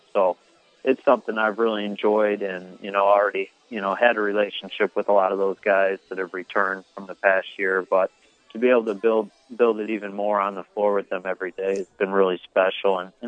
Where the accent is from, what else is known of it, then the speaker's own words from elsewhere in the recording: Canton, Michigan, United States; Yeah, I'm from Canton, Michigan. So it's about 10 minutes from the airport there when you fly into Detroit. My parents still live there